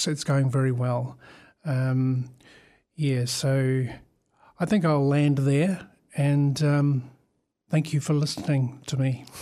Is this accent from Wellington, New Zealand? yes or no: yes; Wellington, New Zealand; I grew up in Miramar in Wellington, and I'm now living in Miramar. I work in Miramar. My parents live in Miramar.